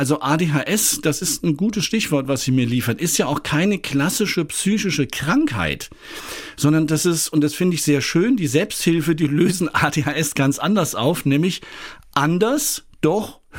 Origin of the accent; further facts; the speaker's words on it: Frankfurt, Hesse, Germany; ich komme ja selbst aus Frankfurt